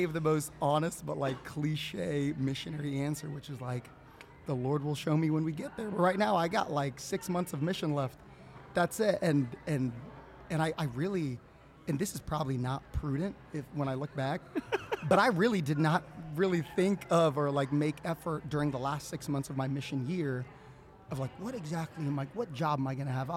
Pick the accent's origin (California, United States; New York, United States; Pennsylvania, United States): California, United States; moved away as an adult; also born or lived in Austin, Texas; I went into youth ministry for a couple of years in my hometown in Southern California. Still did a little bit of speaking there. But then in 2020, I moved out to do campus ministry at St. Dominic Savio Catholic High School in Austin, Texas.